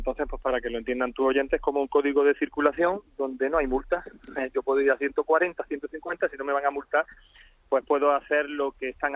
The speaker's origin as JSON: {"language": "Spanish", "region": "Andalusia", "country": "Spain", "said": "Andalucía, lo recuerdo como andaluz porque me he quedado con el dato"}